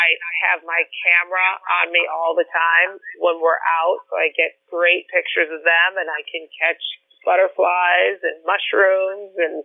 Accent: Wilmette, Illinois, United States; So I'm from Wilmette, Illinois.

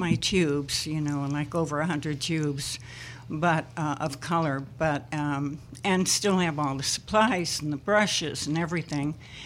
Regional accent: Crown Point, Indiana, United States; I grew up in Crown Point, Indiana.

